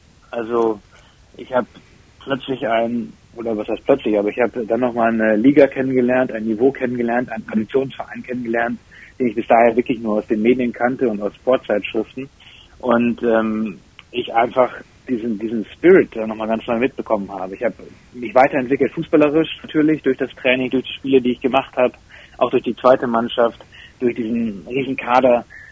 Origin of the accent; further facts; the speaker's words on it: Bad Oeynhausen, North Rhine-Westphalia, Germany; Ich komme aus Bad Oeynhausen, das ist bei Bielefeld.